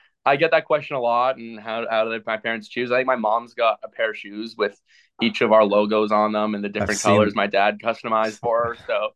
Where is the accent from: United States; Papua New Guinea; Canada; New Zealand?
Canada; we grew up in Canada, not as many kids play football as they do in the States.